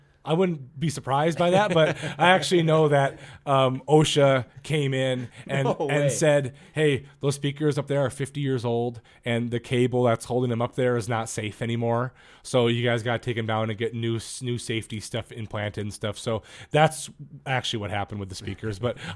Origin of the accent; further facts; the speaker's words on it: Fremont, California, United States; born there; I was born in Fremont, California, actually. My dad was working out there on doing power lines and stuff like that.